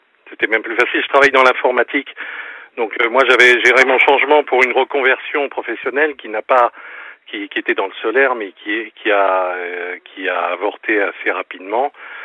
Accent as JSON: {"language": "French", "town": "Paris", "region": "Île-de-France", "country": "France", "tie": "born or raised there", "said": "je suis parisien pourtant, mais je dis non, parce que bon, moi j'étais, je suis né à Paris, mais je suis issu d'une famille de Picardie, donc avec des, comme beaucoup de Parisiens, avec beaucoup d'attaches familiales et extérieures."}